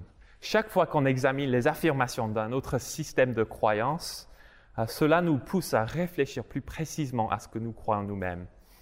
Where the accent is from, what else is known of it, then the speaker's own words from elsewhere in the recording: England, United Kingdom; en tant qu'Anglais et en tant qu'Église comme Sainte-Hélène, une église qui fait partie de l'Église de l'Angleterre